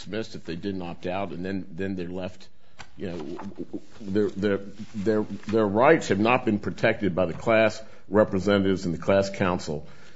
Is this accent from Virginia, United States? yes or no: yes; Lynchburg, Virginia, United States; May it please the court … I'm from Lynchburg, Virginia, and I represent Linda Scott and the approximately 16,000 Virginians that she represents.